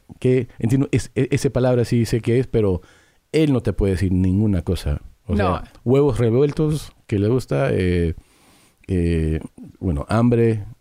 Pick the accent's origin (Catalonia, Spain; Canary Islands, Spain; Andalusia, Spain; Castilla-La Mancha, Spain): Catalonia, Spain; Spanish is a second language; No somos españoles, sino somos catalanes.